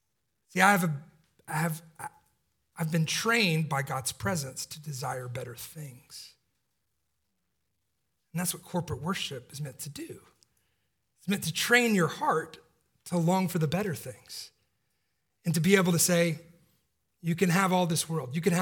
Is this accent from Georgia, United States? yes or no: yes; Atlanta, Georgia, United States; Miss Winners was the name of the chicken place in where I grew up in Atlanta.